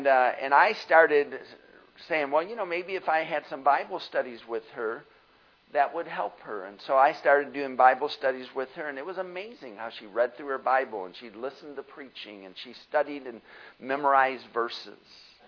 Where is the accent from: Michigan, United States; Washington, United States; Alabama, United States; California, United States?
Michigan, United States; "Where are you from?" "Michigan." "Well, I'm from Michigan."